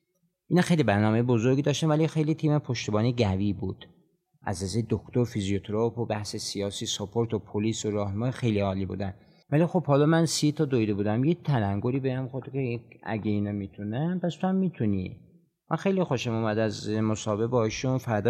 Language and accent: Persian; Marand, East Azerbaijan, Iran; متولد 1361، خب از این داشت که خیلی خوب شروع شده. تو مرند به دنیا اومدم، 4 خواهر دارم، به جز خودم 2 برادر دیگه دارم